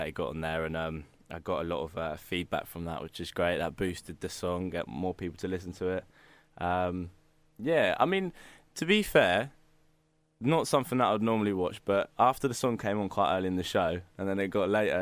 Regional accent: Portsmouth, South East England, United Kingdom; born there; because it was obviously being a hometown festival, because I was born in Portsmouth.

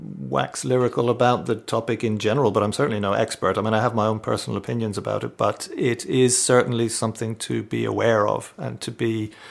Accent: Ireland; I'm Irish, like your previous songster there … I'm an Irishman. So I grew up in a green country, you could say.

